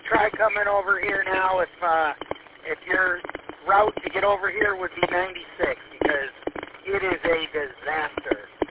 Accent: Roseville, Michigan, United States; but I grew up in Roseville. In fact, right there where the Macomb Mall is, there used to be a great big farm field with an abandoned farm sitting in the corner there

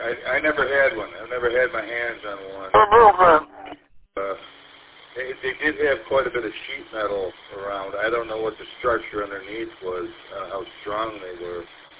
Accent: Southfield, Michigan, United States; I grew up in Southfield, and there was a pretty big Jewish community, and all the Jewish guys had Solexes

